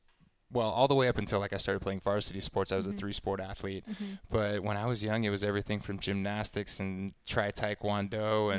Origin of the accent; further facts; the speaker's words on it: Austin, Texas, United States; I grew up in Austin, Texas.